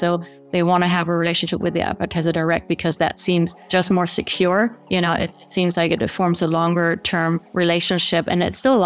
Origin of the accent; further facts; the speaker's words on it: Germany; now in United States; I am originally born and raised in Germany, so I've traveled quite a bit and I just found my destination.